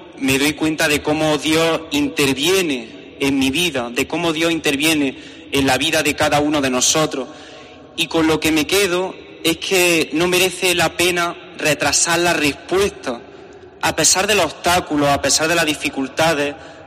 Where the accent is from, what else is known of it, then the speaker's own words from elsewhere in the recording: Sabiote, Andalusia, Spain; tengo 28 años, soy de Sabiote y fui ordenado sacerdote hace 4 años